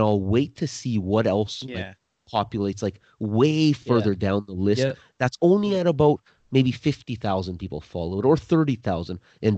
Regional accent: Toronto, Ontario, Canada; I'll always throw in my hometown, Toronto usually, or the nicknames for Toronto.

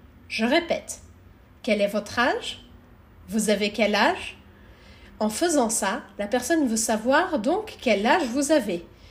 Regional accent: France; je viens de France, je suis professeure de français

